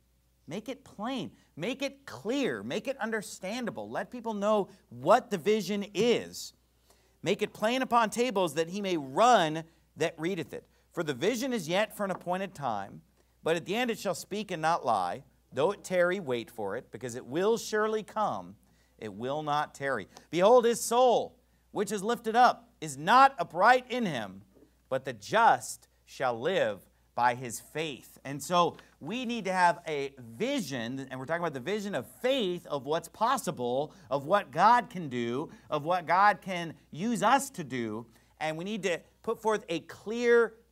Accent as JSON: {"language": "English", "region": "California", "country": "United States", "said": "Because our church acts like normal people, okay? Because we're from California, amen?"}